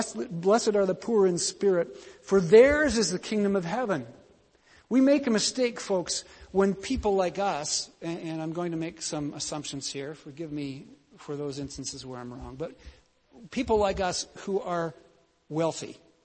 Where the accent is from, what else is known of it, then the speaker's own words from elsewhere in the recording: Canada; That's what we're trying to do, aren't we, as Canadian people with refugees who are coming to our country